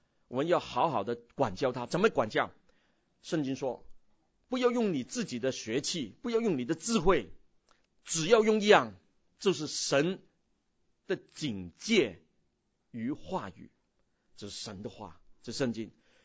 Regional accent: Guangdong, China; 就是我们广东人说抢毛啊

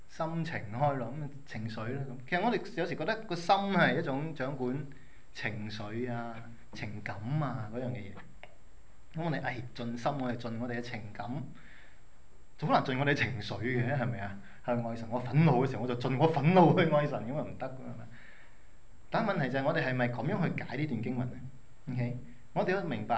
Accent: China; 所以其實猶太人嚟講，同我哋中國人都有少少似

